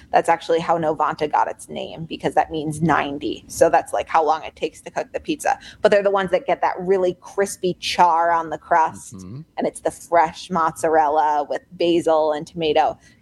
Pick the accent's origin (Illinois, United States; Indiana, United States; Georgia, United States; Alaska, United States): Illinois, United States; Chicago; because I am from the Chicago area and we really like our pizza.